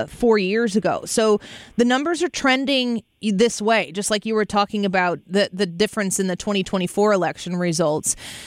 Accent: Illinois, United States; And I, as an Illinois voter passionate about my home state, know that it's very blue, know that there's a lot of corruption that exists in the blue state nature of Illinois.

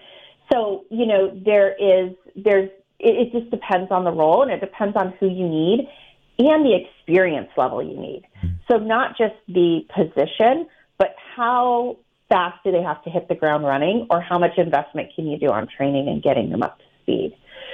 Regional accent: Tucson, Arizona, United States; also born or lived in Phoenix; I would tell people I moved from Phoenix, and I would get no reaction. And then I'd say, but I'm from Tucson, and I would get people lighting up all over the place

